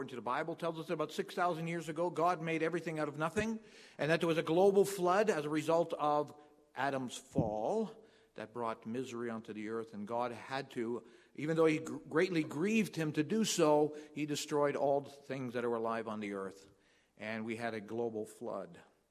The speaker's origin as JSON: {"language": "English", "region": "Ontario", "country": "Canada", "tie": "born there", "lives_now": "Montreal, Canada", "said": "So I come from Montreal. I live in the West Island, and I've been there for 38 years. Originally born in Ontario. I'm from a Dutch background. My parents are from The Hague and Leysendam."}